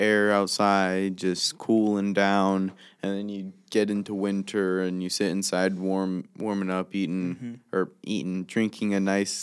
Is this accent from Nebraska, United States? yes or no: yes; Nebraska, United States; born there; And I was born in Nebraska, and my uncle and his family live in Iowa, and my family, of course, Nebraska.